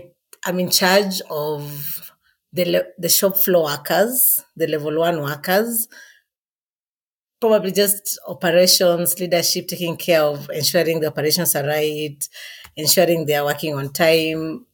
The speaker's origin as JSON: {"language": "English", "region": "Western", "country": "Kenya", "tie": "born or raised there", "lives_now": "Nairobi, Kenya", "said": "I am from Western Kenya, born and raised. I currently live in Nairobi."}